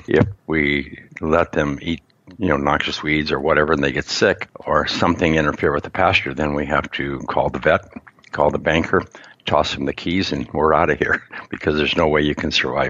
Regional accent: Montana, United States; I grew up in Montana.

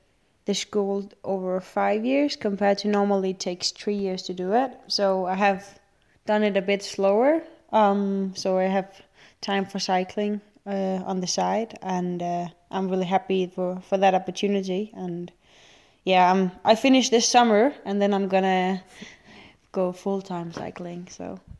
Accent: Denmark; I was the leader from Denmark.

